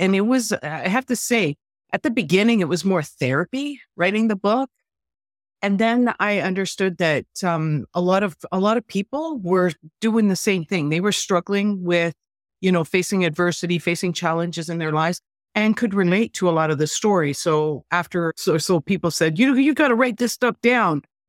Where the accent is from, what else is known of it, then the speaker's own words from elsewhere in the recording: Canada; also born or lived in Sicily, Italy; I was born in Sicily. So I was born on the island that the boot of Italy kicks. So I always felt like I was getting kicked in the butt all my whole life. But here's the thing. We immigrated to Canada when I was very young